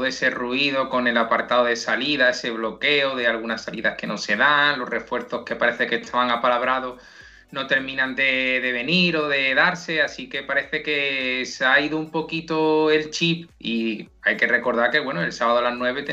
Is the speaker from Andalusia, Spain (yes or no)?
yes; Olvera, Andalusia, Spain; hoy estoy en mi pueblo, que es Olvera, Cádiz.